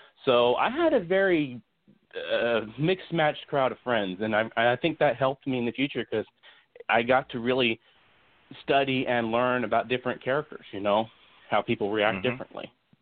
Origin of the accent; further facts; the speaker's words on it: Oklahoma, United States; And my school life growing up, I was in Oklahoma, and my hometown was a college town.